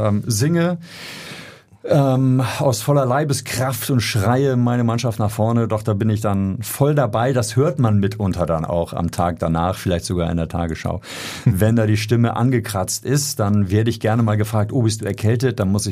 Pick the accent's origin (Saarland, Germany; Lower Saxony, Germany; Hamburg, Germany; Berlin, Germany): Hamburg, Germany; Also das wäre herrlich und würde mich natürlich als Hamburger sehr, sehr freuen.